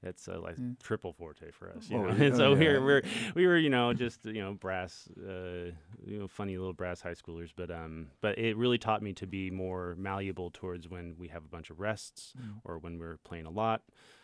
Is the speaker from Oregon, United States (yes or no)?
yes; Portland, Oregon, United States; In Portland, Oregon.